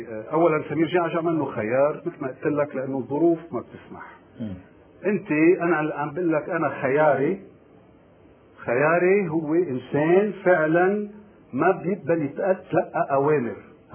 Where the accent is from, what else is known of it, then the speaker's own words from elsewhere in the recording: Lebanon; نحن كدولة لبنانية شو ما بدك نعطيك